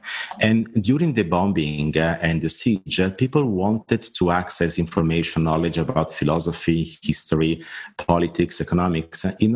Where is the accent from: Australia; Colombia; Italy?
Italy; now in Frankfurt, Germany; As you can probably hear, I'm Italian. I'm based in Frankfurt.